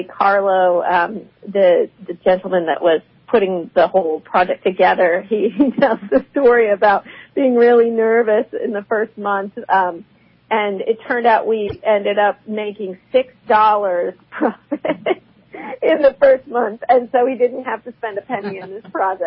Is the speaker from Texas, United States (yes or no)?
yes; Fort Worth, Texas, United States; The summit is actually going to be here in my hometown of Fort Worth.